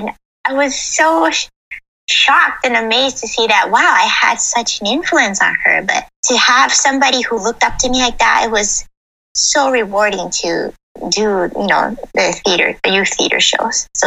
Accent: Japan; I grew up in Japan, but my mom loves Hollywood movies and she would always, you know, watch them.

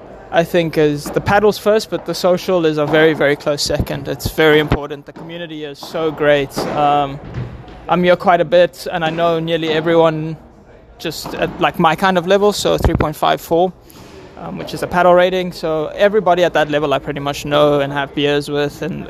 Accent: South Africa; moved away as an adult; Yeah. Lived there until I was 18. Went to boarding school. Trained tennis a lot. I was top 20 in my country, and then kind of left

